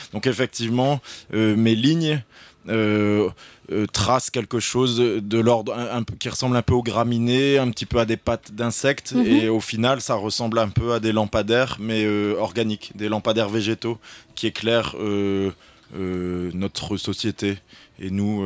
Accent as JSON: {"language": "French", "town": "Roubaix", "region": "Hauts-de-France", "country": "France", "said": "qui travaille par exemple en lien avec la métropole européenne de Lille, vu que je suis de Roubaix"}